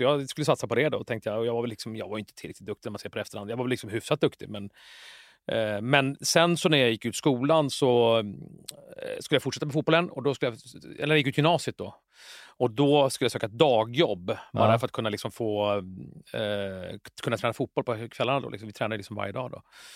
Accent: Jakobsberg, Stockholm County, Sweden; jag är uppvuxen i Jakan i Jakobsberg.

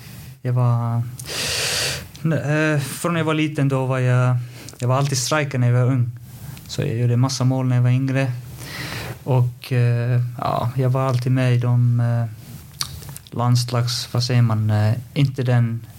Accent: Reykjavík, Capital Region, Iceland; Jag är född i Reykjavik och är uppväxt där ganska centralt.

